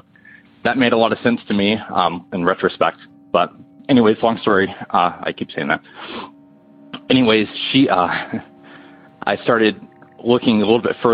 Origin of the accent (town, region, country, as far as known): North Carolina, United States